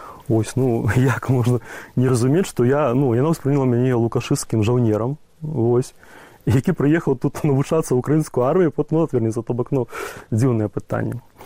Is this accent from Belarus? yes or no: yes; Belarus; вона довідалася, що я білорус